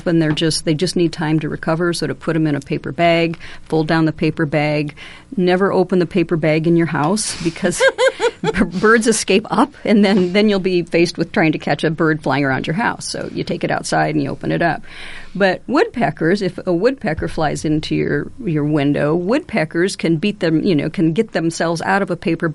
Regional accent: Ames, Iowa, United States; I was born and raised here in Ames, and so was my dad.

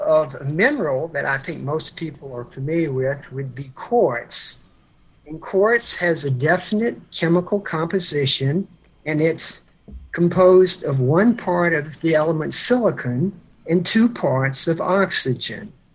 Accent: Blacksburg, Virginia, United States; Actually, I grew up in Blacksburg, Virginia, and my father was a chemist at Virginia Tech.

